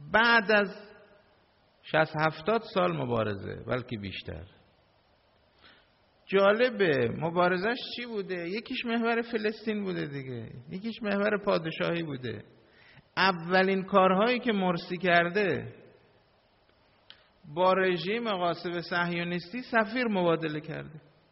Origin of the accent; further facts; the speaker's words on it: Iran; فهمیدن ما ایرانی هستیم